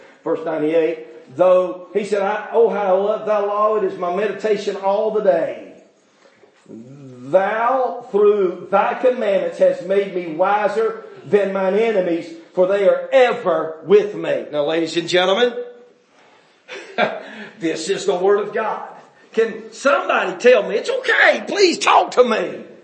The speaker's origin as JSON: {"language": "English", "region": "North Carolina", "country": "United States", "said": "I'm telling you, as an American, as a North Carolinian, you understand? It breaks my heart to watch our state go in the tank."}